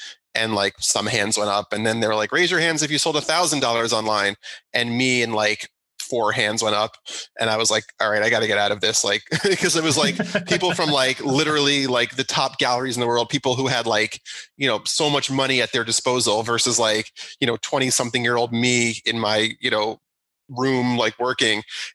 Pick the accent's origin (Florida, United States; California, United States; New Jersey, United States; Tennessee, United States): New Jersey, United States; now in Long Island, United States; So I grew up in New Jersey, and then I moved in with my wife in the city in Manhattan, East Village, for a while.